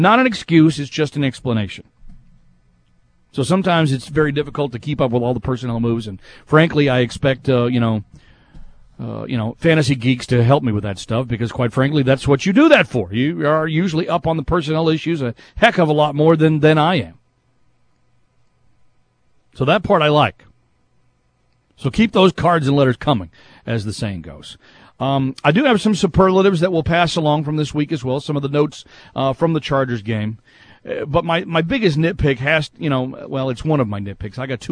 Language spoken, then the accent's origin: English; Texas, United States; moved away as an adult; I worked in the San Antonio area. I'm from the Dallas-Fort Worth area. I went to school in Austin.